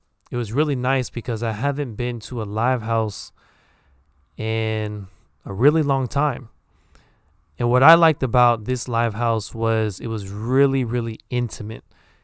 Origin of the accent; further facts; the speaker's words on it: United States; accent: American; So if you're interested in my daily life and just topics about daily life from my perspective with my American accent, I hope you stay along for the journey.